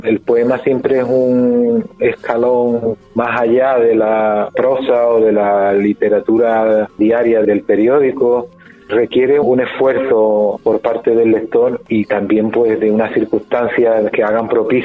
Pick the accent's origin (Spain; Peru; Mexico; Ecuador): Spain; Moguer, Andalusia; nací en Moguer. La casa de Juan Ramón Jiménez y su biblioteca la tenía a unos pasos de mi propia casa donde vivía cuando niño